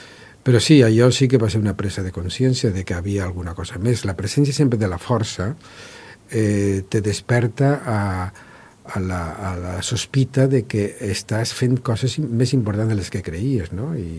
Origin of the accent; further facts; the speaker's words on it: Rocafort, Valencian Community, Spain; born there; vaig néixer a Rocafort l'any 49, ja per tant soc major